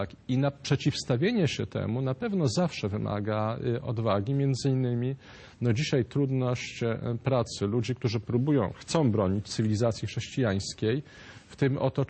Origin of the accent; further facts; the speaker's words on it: Podlaskie Voivodeship, Poland; No u nas w rodzinie, ja pochodzę z Podlasia